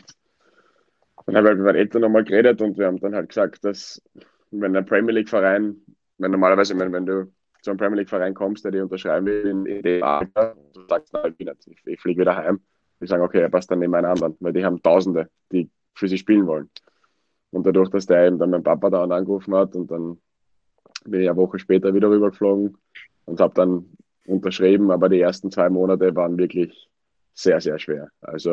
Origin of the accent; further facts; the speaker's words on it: Wiener Neustadt, Lower Austria, Austria; born there; In Wiener Neustadt.